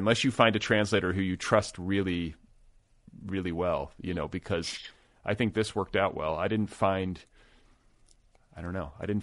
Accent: United States; See, this shames me. I'm an American, like a monolingual American.

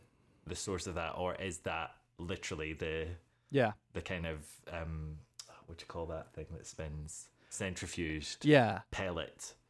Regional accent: United Kingdom; the thing that kind of obviously baffles me, obviously being British, is so much of it is like steeped in like pantomime as well.

